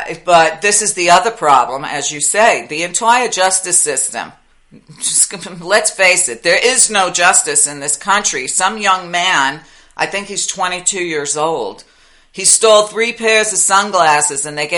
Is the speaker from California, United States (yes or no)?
no; Brooklyn, New York, United States; I grew up in Brooklyn. It would take a whole lot less than this.